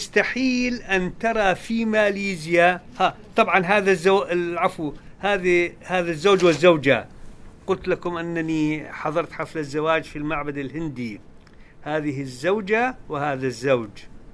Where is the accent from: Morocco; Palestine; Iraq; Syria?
Iraq; عندنا في العراق النهر هذه كلها مزابل